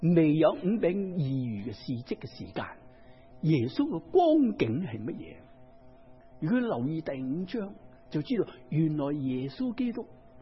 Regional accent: Guangdong, China; 我们广东人最喜欢吃鱼是怎样煮啊？

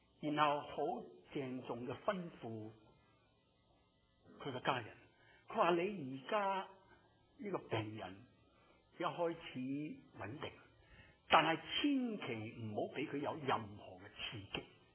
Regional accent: China; 哇，我们中国人讲钱就失感情，尤其我们教会讲钱不熟灵的。

